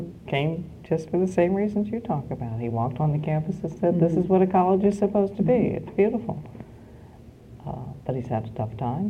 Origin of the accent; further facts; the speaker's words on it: Annapolis, Maryland, United States; I grew up in Annapolis.